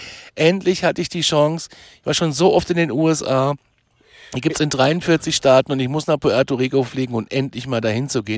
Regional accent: Germany; Also die haben ja gemerkt, okay, wir sind Deutsche und dann hatten wir ja gleich alle ein Thema.

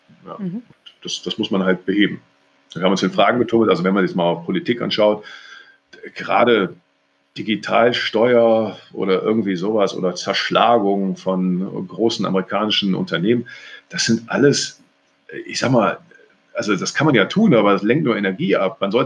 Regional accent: Cologne, North Rhine-Westphalia, Germany

